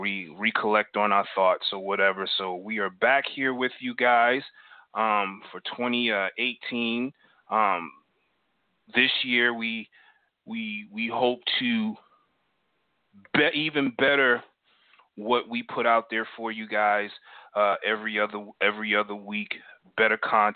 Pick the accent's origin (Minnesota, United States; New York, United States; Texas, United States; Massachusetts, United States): Massachusetts, United States; Boston; However, I am from Boston. I am a Patriots supporter.